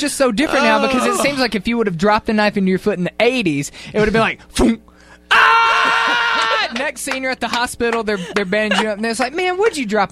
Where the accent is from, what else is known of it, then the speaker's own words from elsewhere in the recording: Mississippi, United States; I grew up in Mississippi. Seriously, Huckleberry Finn.